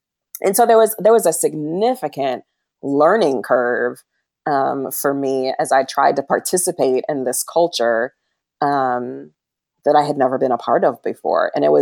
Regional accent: Toledo, Ohio, United States; I did not. I grew up in Toledo, Ohio.

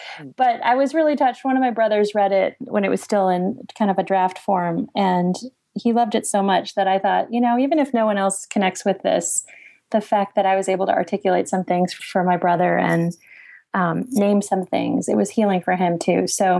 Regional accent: Wheaton, United States; I grew up here in Wheaton where I live now.

